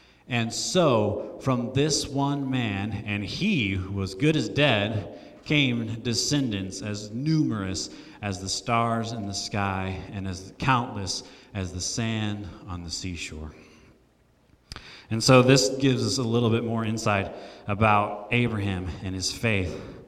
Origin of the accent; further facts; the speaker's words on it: Florida, United States; born there; also born or lived in Brazil / Michigan; And so I was born in Florida. I spent some time living in Brazil, spent some more time living in Florida, spent some time living in Michigan.